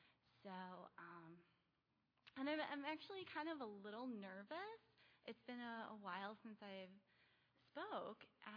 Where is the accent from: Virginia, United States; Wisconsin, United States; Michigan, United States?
Michigan, United States; Detroit; So I was born and raised in Detroit to a family that was, it wasn't normal.